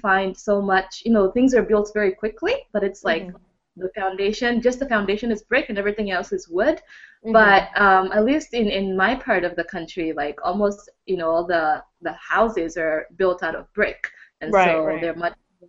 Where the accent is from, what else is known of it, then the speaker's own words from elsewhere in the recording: Kenya; Oh, I'm from Kenya. So if somebody knows Kenya is in Africa, right?